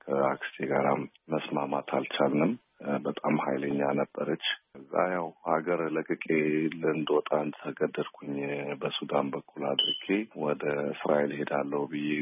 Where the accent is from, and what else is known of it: Gondar, Amhara, Ethiopia; born or raised there; also born or lived in Dire Dawa